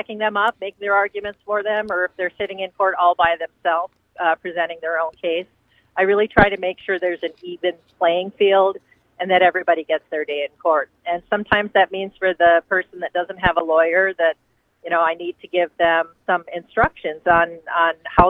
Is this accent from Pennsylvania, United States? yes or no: no; Chippewa Falls, Wisconsin, United States; when I was a kid growing up in Chippewa Falls, I just never could have imagined that I would be fighting the richest man in the world to protect justice in Wisconsin.